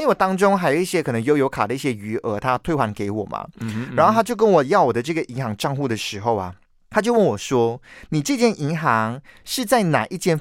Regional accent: Malaysia; 像我们马来西亚人呢，我们的签名啊都是很随性的

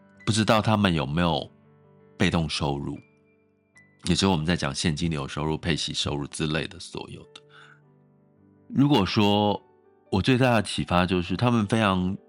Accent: Taiwan; 我就觉得我们台湾人很幸福啊。

